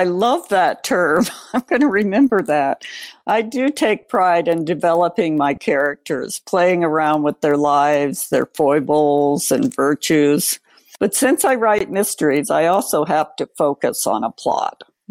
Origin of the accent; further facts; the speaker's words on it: Washington, D.C. area, United States; Well, I grew up in the Washington, D.C. suburbs, and most people work for the government in my neighborhood.